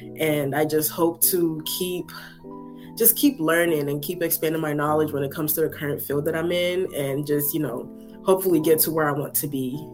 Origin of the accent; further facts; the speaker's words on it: Lithonia, Georgia, United States; also born or lived in Ghana; I was born in Ghana, but I'm from Lithonia, Georgia.